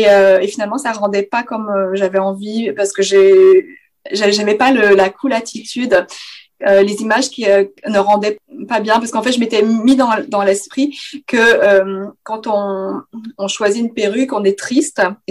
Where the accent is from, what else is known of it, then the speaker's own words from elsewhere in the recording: Canada; now in France; je ne peux pas voter en tant que Canadienne. Et autant je me sens hyper en accord avec que je sois Canadienne et que j'habite en France.